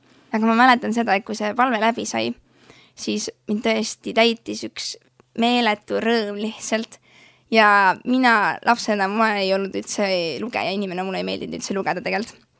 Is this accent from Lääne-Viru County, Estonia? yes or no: yes; Rakvere, Lääne-Viru County, Estonia; enne siis Rakvere Karmeli koguduse ehitamist elasime väga mitu aastat just selle koguduse kohal väikses korteris. Nii et olen täpselt üles kasvanud